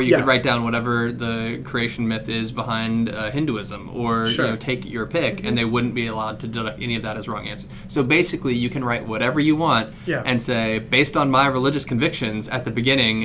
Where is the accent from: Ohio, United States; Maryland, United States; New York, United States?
Ohio, United States; My home state.